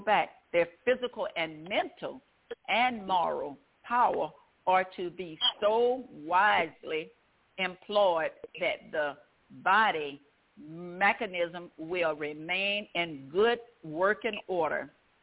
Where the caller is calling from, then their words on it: Baton Rouge, Louisiana, United States; Good evening, my brothers and sisters. This is … I'm calling from Baton Rouge, Louisiana.